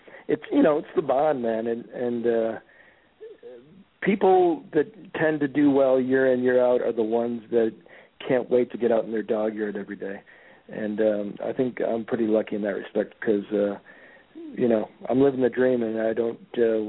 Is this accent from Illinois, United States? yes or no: yes; Evanston, Illinois, United States; So in many respects, even though I grew up in Evanston outside of Chicago, I love Wisconsin.